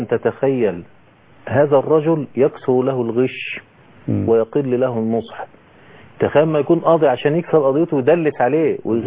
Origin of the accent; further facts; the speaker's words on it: Egypt; مش عندنا في مصر الكلام